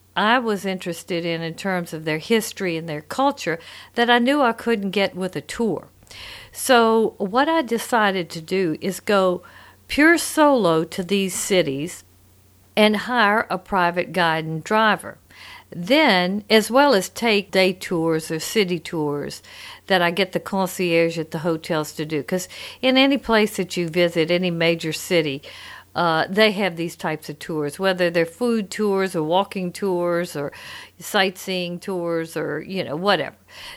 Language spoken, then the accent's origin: English; Louisiana, United States; You know, I'm from Louisiana, and we love things French. You know, New Orleans, the French Quarter.